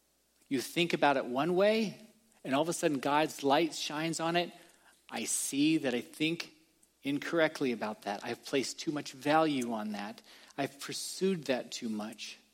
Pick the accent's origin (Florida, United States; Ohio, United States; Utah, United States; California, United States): Ohio, United States; Me growing up in Ohio, I've never seen something like this.